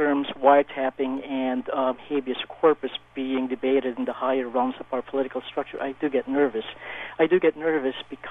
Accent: Philippines; now in United States; I grew up in the Philippines. I only came to the United States in 2001

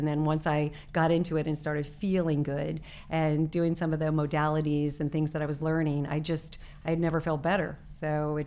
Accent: Arizona, United States; I was growing up in Arizona

